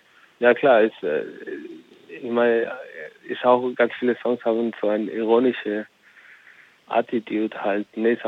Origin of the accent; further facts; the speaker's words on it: Andalusia, Spain; Und ich komme aus Spanien, komme nicht aus Amerika